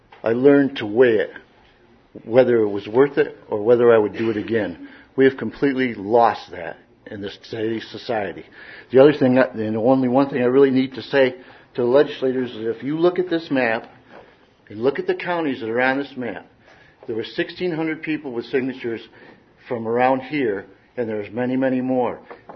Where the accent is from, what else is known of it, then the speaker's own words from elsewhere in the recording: Brooktondale, New York, United States; I'm from Brooktondale, New York, Town, Caroline.